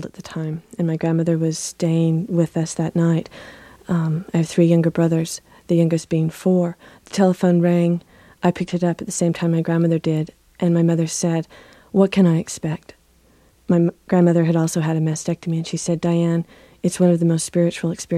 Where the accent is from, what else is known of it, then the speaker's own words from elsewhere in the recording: Southwest, United States; all of us of this generation had been living with, growing up in the American Southwest, drinking contaminated milk from contaminated cows.